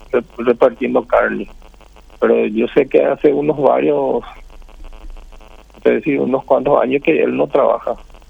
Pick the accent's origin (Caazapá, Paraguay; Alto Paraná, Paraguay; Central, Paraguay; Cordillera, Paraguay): Central, Paraguay; Areguá; No, nosotros somos de Areguá.